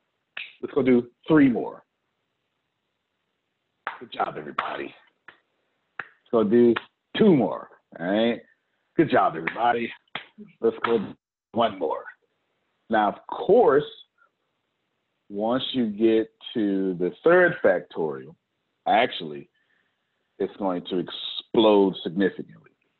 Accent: Texas, United States; You know, so I'm sure these pecans are fantastic because I'm from Texas. From Texas.

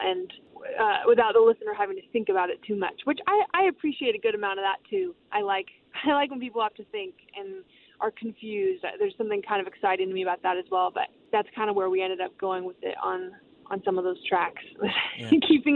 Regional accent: California, United States; now in Los Angeles, United States; since my senior year of high school, I moved from Orange County, where I was born and raised, and to Los Angeles.

